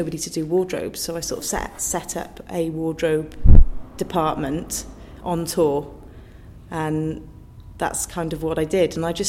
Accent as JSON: {"language": "English", "region": "Wales", "country": "United Kingdom", "said": "It was about being Welsh and being, you know, being wanting to be part of that company"}